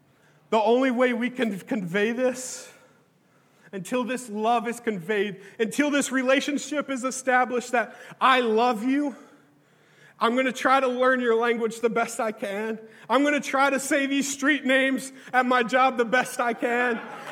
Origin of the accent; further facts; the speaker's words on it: Wartrace, Tennessee, United States; the proper English language that I can't even speak myself because I'm from Wartrace, Tennessee. We got our own pigeon, guys.